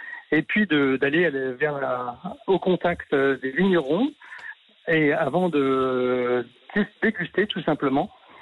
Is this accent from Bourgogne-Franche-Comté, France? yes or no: no; Grand Est, France; Ici, chez nous, en Alsace, on le conjugue.